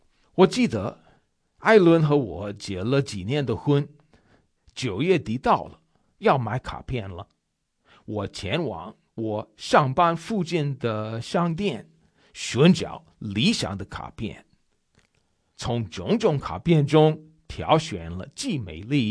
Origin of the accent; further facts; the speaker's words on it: United States; Chinese is a second language; 身为美国人的我